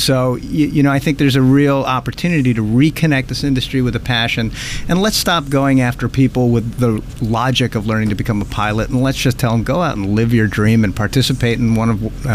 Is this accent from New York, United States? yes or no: yes; New York, United States; I've been able to play Madison Square Garden growing up in the New York area was always my dream